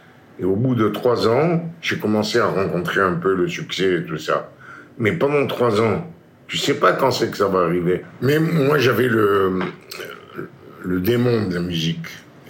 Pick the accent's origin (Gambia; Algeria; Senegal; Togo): Algeria; now in France; Même sur le bateau, quand on a quitté l'Algérie, mon seul... mon seul espoir, c'était de connaître un autre monde pour les jeunes.